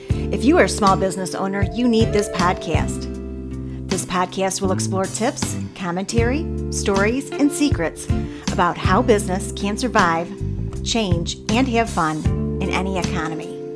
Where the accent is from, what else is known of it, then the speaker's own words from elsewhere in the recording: Trenton, Michigan, United States; I'd like to share some thoughts about my hometown, Trenton, Michigan.